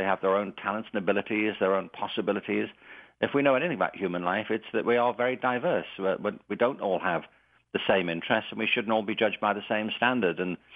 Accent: London, United Kingdom; now in Los Angeles, United States; I'm not calling you from the suburbs of London at the moment. I live in Los Angeles, and we've lived here for 15 years.

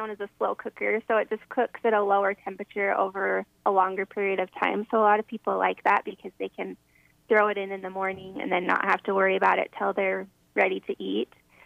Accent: Utah, United States; No, that's where I started. I'm from Cache Valley, but I have expanded from southeast Idaho all the way down to St. George.

